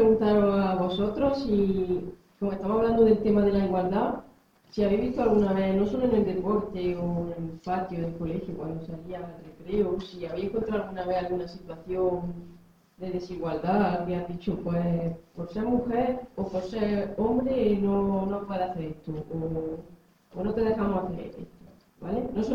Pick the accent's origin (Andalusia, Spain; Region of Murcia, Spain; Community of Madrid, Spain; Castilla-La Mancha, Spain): Andalusia, Spain; Porque, como ya he dicho antes, yo soy de Jaén, un pueblo muy pequeño, y el único deporte que podía empezar a practicar era el fútbol.